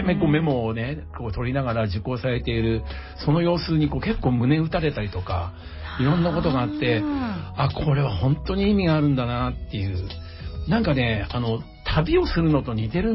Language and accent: Japanese; Kawasaki, Kanagawa, Japan; 川崎 崎在住63年になります。生まれも育ちも川崎の